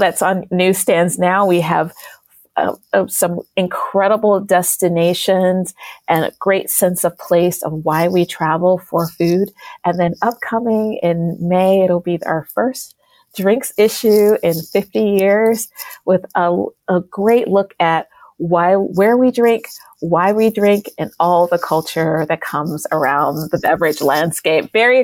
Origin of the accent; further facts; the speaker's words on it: Detroit, Michigan, United States; I'm from Detroit, one of the largest Middle Eastern populations outside the Middle East.